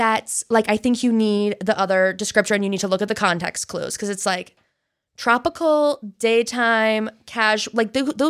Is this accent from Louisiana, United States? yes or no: yes; Louisiana, United States; She's a Louisiana designer. I'm from Louisiana.